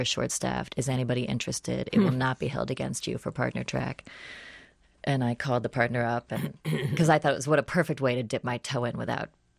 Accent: New York, United States; And I think because I grew up in New York, we were aware of what my grandmother's job was and later my uncle's, and proud of her.

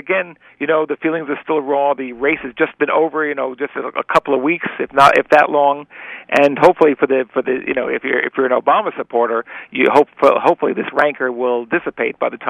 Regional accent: Bronx, New York, United States; and I grew up in the Bronx, and I never heard such words.

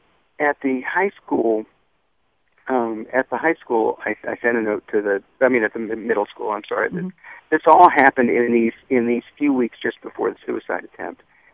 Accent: Galveston, Texas, United States; growing up in Galveston, it was a kind of town that was very accepting of diversity in its way.

